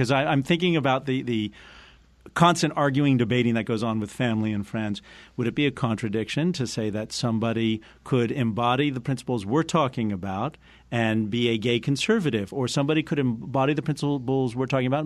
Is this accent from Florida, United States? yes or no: yes; Coral Gables, Florida, United States; also born or lived in Maine; I'm going to tell a story from my youth. I grew up in Coral Gables, Florida. And I was very young.